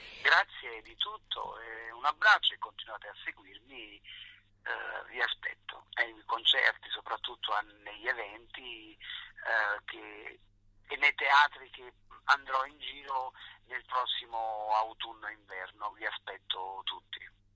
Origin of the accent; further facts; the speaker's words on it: Campania, Italy; la mia terra, la Campania, è, sai, è una terra dove è molto mediterranea